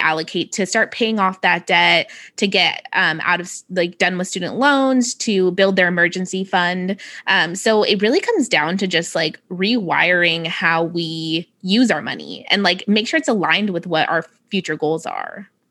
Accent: San Francisco, California, United States; I grew up in San Francisco, so it's always been more, you know, accepting than other places could be.

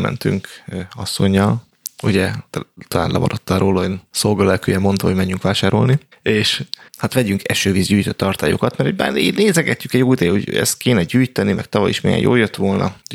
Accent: Budapest, Hungary; én kőbányán nőttem föl, a festői kőbányán

